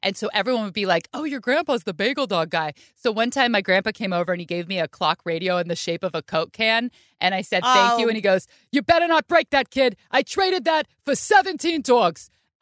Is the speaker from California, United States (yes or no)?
yes; California, United States; I grew up in the Bay Area. We put ketchup on our hot dogs.